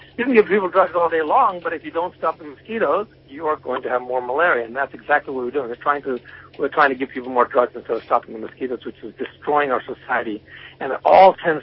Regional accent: Sudan; moved away as an adult; also born or lived in Ghana / Yemen; now in United States; I was born in Ghana. I grew up in Yemen, Sudan, and I lived most of my life there before I came to the United States.

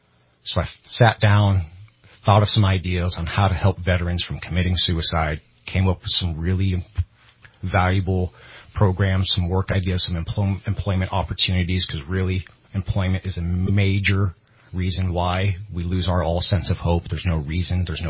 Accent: California, United States; My service to this country, and because I come from Shasta County, I lost the ability to be a father

